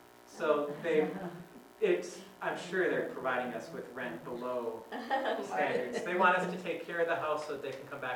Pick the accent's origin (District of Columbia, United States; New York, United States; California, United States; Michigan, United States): District of Columbia, United States; Washington; because I'm from Washington, D.C.